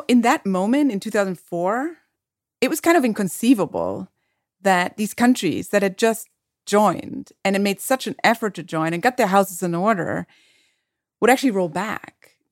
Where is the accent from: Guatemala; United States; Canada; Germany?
Germany; English is a second language; as somebody growing up in West Germany, seeing German flags, like, ever.